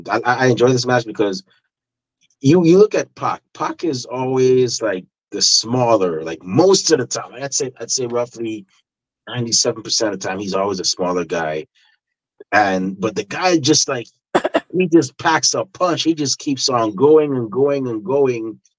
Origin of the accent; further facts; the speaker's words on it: Guyana; accent: Guyanese; I got into my Guyanese accent, and you know, I was just so happy seeing, you know, a fellow Guyanese win a title.